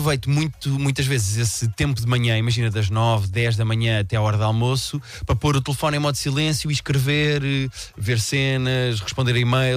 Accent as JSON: {"language": "Portuguese", "region": "Lisbon", "country": "Portugal", "said": "Sim, e já sou de Lisboa, estás a ver?"}